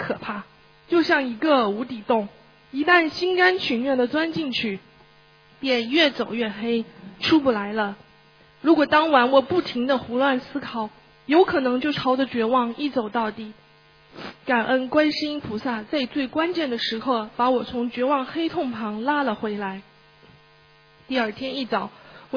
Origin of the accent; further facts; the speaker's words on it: Auckland, New Zealand; 大家好，我是来自新西兰奥克兰的